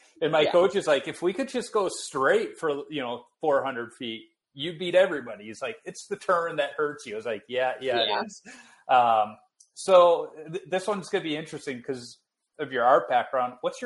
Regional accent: Chicago, Illinois, United States; also born or lived in Minnesota; When I was growing up, we in Chicago, we didn't call them Herbies.

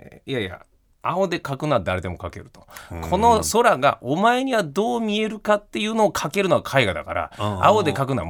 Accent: Gifu, Japan; now in Tokyo, Japan; 岐阜の地元が岐阜なん で、うんうん、で、それで東京出てきてっていうところです。

